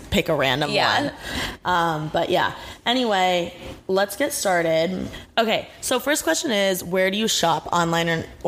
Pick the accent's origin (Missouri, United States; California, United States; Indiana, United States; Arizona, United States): Indiana, United States; In Indiana, I'm from Indiana. and they have like no stores.